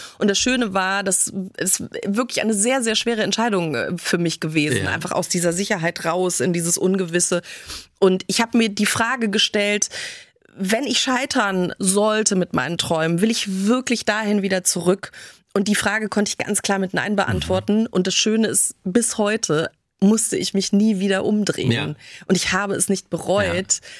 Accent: Munich, Bavaria, Germany; In München, da wo ich herkomme, Bayern, da feiert man ja kein Karneval, sondern man feiert Fasching.

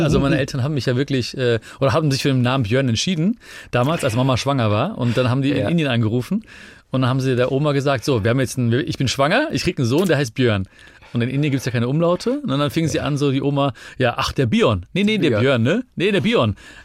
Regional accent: Hagen, North Rhine-Westphalia, Germany; Nee. Ich bin in Hagen geboren.

